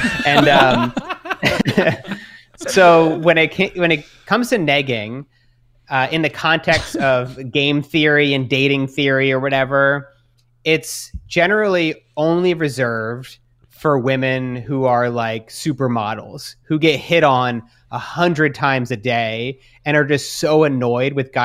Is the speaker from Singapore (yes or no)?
no; Australia; now in New York, United States; being in New York, being Australian, there's not a whole lot of them there.